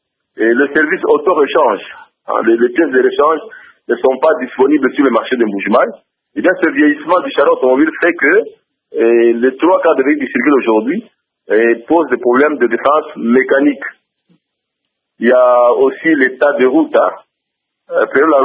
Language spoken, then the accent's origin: French; Mbuji-Mayi, Kasaï-Oriental, DR Congo; la cause numéro un chez nous en Mbujimayi